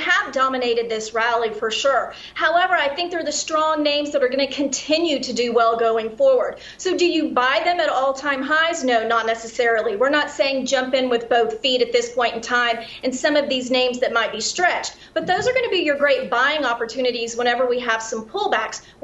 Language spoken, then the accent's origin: English; Texas, United States; like here in my home state of Texas, in California, in Florida, all of that was happening over the last couple of weeks.